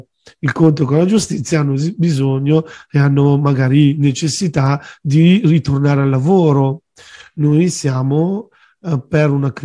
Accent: Campania, Italy; sono napoletano e un odiatore quindi di me stesso.

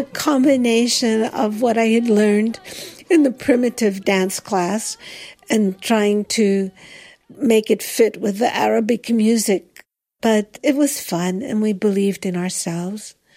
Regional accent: Pittsburgh, Pennsylvania, United States; born there; And when I tell them that I was born in Pittsburgh, they laugh.

